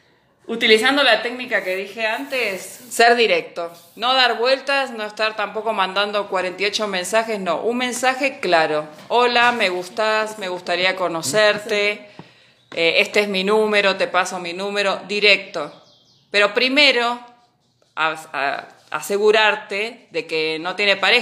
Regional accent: Argentina; no soy todas las argentinas, soy una nomás.

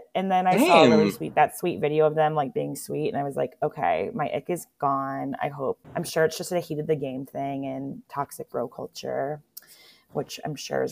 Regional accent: Vernon Hills, Illinois, United States; No, I'm from Vernon Hills, which kind of sounds like Arlington Heights because it has the H, Heights and Hills.

